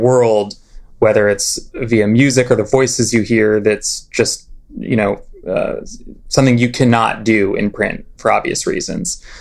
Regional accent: Los Angeles, California, United States; So I grew up in Los Angeles. Like I said, I grew up reading the newspaper every morning at, you know, the breakfast table.

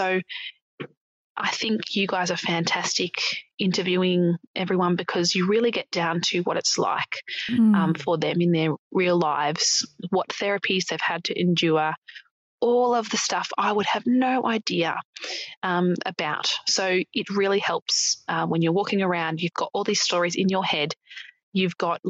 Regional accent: Melbourne, Victoria, Australia; I'm from Melbourne.

